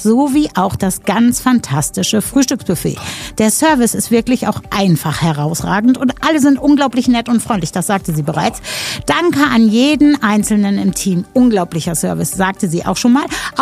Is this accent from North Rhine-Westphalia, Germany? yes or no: yes; North Rhine-Westphalia, Germany; Ja, und ich komme aus dem Ruhrgebiet.